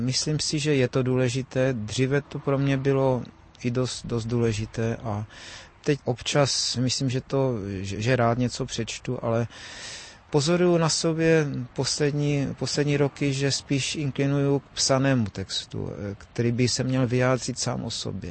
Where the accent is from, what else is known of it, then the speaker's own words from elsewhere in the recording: Valašské Meziříčí, Zlín Region, Czechia; Pocházím z Valašského Meziříčí, ale můj otec se narodil v Osové Bytýšce, což je kousek od Tasova. A Moje maminka pochází z Bystřice pod Hostýnem